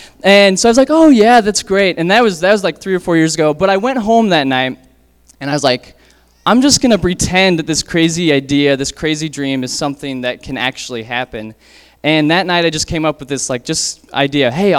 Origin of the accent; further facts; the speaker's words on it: Denver, Colorado, United States; but I'm originally from Denver